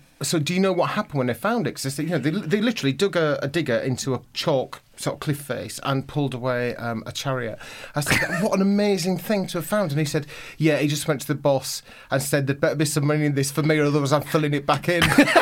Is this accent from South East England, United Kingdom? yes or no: no; Wetwang, Yorkshire and the Humber, United Kingdom; I grew up most of my life in Wetwang, yeah.